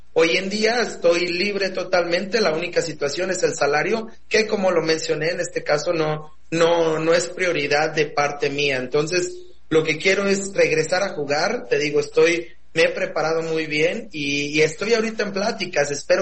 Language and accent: Spanish; Mexico; moved away as an adult; algún día quiero regresar a México y reafirmar y ser y dejar una huella también en mi país.